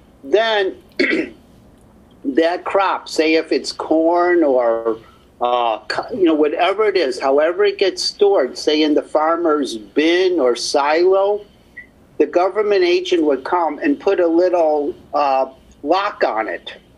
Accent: Chicago, Illinois, United States; I'm from Chicago. I was born and raised. I was a city person

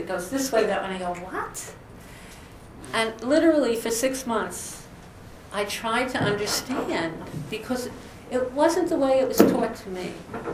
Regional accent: Illinois, United States; I come from Central Illinois

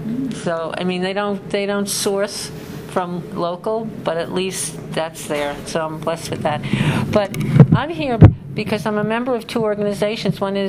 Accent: New York City, New York, United States; I'm from New York City.

